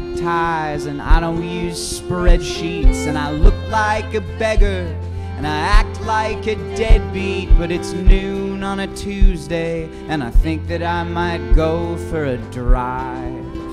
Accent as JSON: {"language": "English", "town": "St. Paul", "region": "Minnesota", "country": "United States", "said": "we're from St. Paul in Minneapolis."}